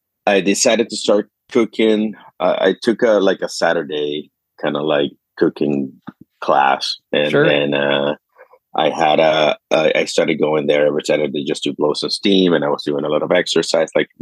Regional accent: Caracas, Capital District, Venezuela; now in Canada; I'm originally from Caracas.

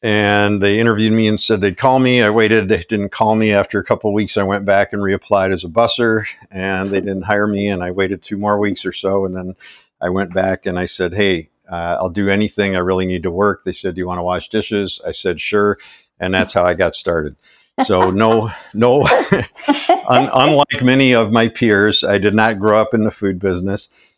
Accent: Chicago, Illinois, United States; now in Ann Arbor, United States; I grew up in Chicago. I came to Ann Arbor to go to school at the University of Michigan

